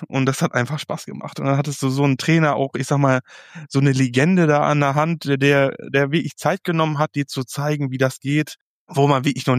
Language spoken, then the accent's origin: German; Nettelstedt, North Rhine-Westphalia, Germany; Ich bin gebürtiger Nettelstädter. Ich habe da, ich sag mal, von 0 bis, ich glaube, 22 Jahren in Nettelstedt gewohnt, gelebt. Ich bin zur Schule gegangen dort, zur Grundschule.